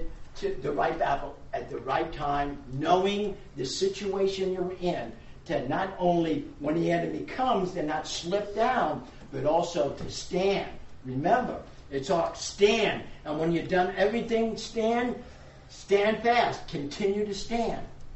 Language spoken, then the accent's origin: English; New York, United States; No, I'm from New York.